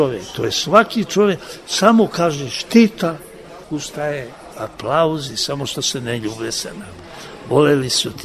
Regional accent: Serbia; Mi smo iz Srbije.

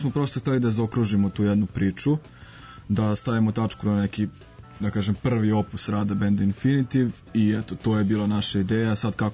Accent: Požarevac, Braničevo District, Serbia; now in Belgrade, Serbia; ja sam iz Požarevca, sad smo nas dvojica u Beogradu

